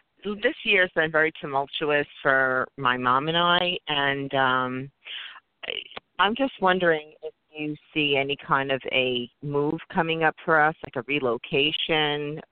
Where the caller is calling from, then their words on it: Long Island, New York, United States; I'm calling from Long Island.